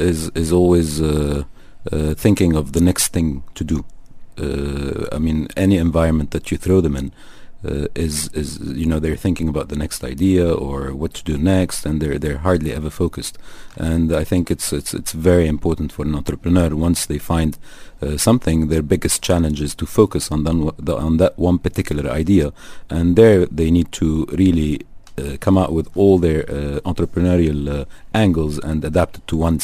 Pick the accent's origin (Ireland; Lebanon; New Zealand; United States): Lebanon; moved away; I grew up in Lebanon from birth till 1982